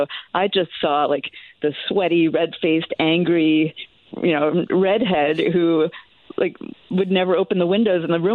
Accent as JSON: {"language": "English", "region": "Massachusetts", "country": "United States", "tie": "born or raised there", "lives_now": "Long Island, United States", "said": "I am currently in Long Island. That's where I live with my partner, but I'm originally from Massachusetts."}